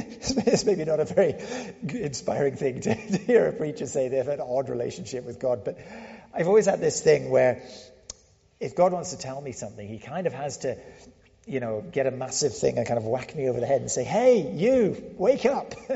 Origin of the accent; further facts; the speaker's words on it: Senegal; I grew up in Senegal, which is right next to Liberia, so I know the health patterns